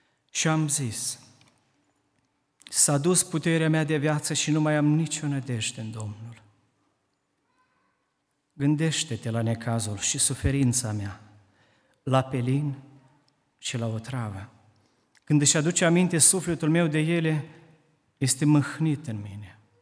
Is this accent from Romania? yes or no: no; Moldova; Suntem din Republica Moldova și suntem unii din robii Domnului care slujesc acolo